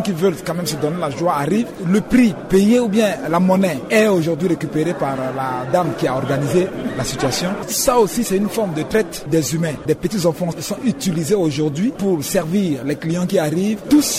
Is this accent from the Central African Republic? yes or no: yes; Central African Republic; Il y a plusieurs formes de traite des humains chez nous en République centrafricaine.